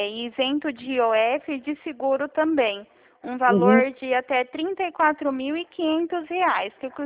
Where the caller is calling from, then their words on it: Dracena, São Paulo, Brazil; Eu sou de Dracena.